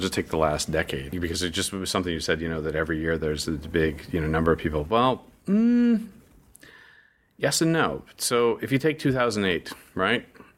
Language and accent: English; Denver, Colorado, United States; I mean, my hometown team, we've won a few Super Bowls, and the Denver Broncos.